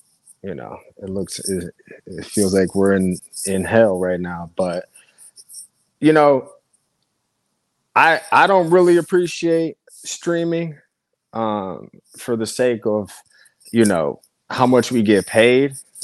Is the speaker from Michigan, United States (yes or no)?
yes; Detroit, Michigan, United States; Yeah, I'm from Detroit.